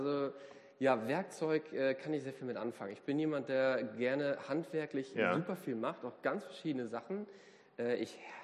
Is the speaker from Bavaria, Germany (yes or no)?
no; Cuxhaven, Lower Saxony, Germany; born there; Ja, 95 bin ich geboren in Cuxhaven an der Nordsee.